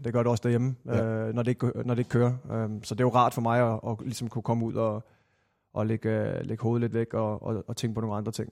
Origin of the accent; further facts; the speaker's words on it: Glostrup, Capital Region of Denmark, Denmark; born there; Nej, Glostrup.